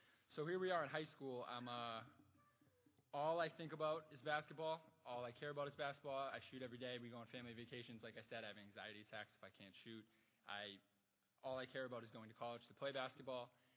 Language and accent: English; Maine, United States; I grew up in Maine, and I came from a family that didn't drink at all.